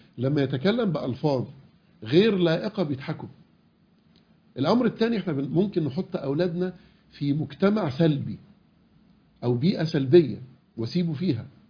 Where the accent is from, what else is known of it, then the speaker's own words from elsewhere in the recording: Egypt; احنا بنتكلم احنا كمصريين، احنا كعرب